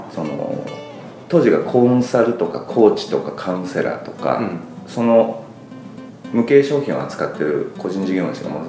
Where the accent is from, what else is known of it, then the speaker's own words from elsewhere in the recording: Nagasaki, Japan; moved away as an adult; now in Tokyo, Japan; まあ、長崎が出身なんですけど、はい、大学で東京に上がってきたら